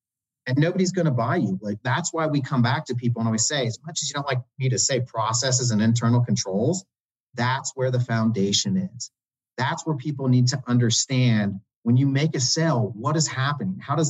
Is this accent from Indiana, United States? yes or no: yes; Indiana, United States; And I mean, I'm from Indiana originally. And Indiana is one of those states, like, I mean, when is that really going to be federally legal?